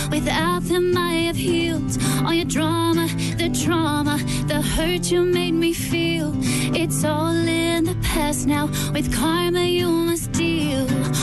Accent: Cork, Munster, Ireland; I'm from Blarney Street.

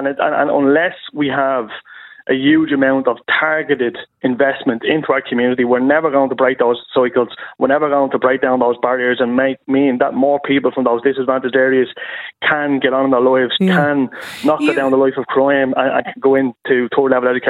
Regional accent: Dublin, Leinster, Ireland; I grew up there myself. I grew up in Dolphins Barn, and now I'm privileged to represent the area that I grew up in and continue to live in.

